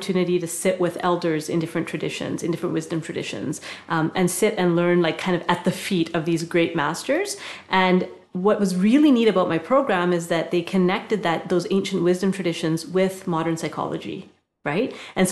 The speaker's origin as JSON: {"language": "English", "town": "Calgary", "region": "Alberta", "country": "Canada", "tie": "born or raised there", "also_born_or_lived": "England", "said": "So I was born in England. And then we came to Canada when I was about 5. Grew up in Calgary, had family in Vancouver, went to school in California."}